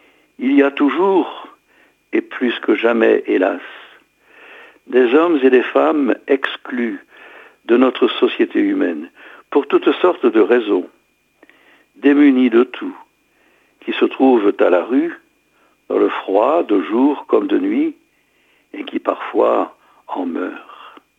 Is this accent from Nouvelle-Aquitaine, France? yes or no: no; Hauts-de-France, France; la coquille, comme on dit chez nous dans le Nord.